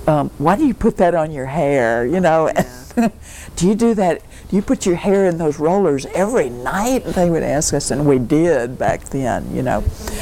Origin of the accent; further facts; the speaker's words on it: the South, United States; if you can imagine growing up in the South where the only black people that were ever referred to or that you ever personally knew were servants